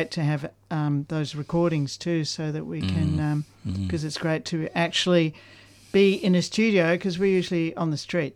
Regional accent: Melbourne, Victoria, Australia; I was born here in Melbourne, and I've basically lived most of my life in Melbourne.

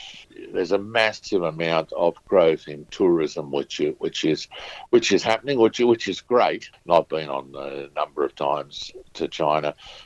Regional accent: Newcastle, New South Wales, Australia; Well, I'm from Newcastle

